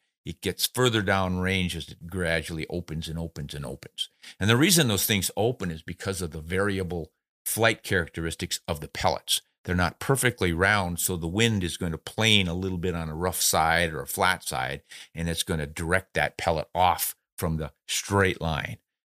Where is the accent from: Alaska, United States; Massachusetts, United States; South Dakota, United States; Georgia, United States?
South Dakota, United States; I grew up in South Dakota where the capital city is Pierre